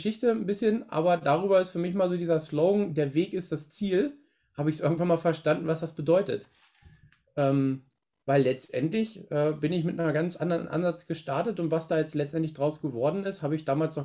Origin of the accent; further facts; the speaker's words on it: Wolfsburg, Lower Saxony, Germany; ich komme aus Wolfsburg, bei so einem größeren Automobilunternehmen hier in der Nähe sehr, sehr lange gearbeitet